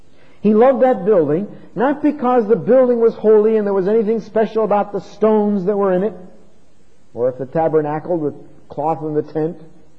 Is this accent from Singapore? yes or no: no; Bristol, United States; I grew up in Bristol, and I guess to this day, in some sense, I think about that as home.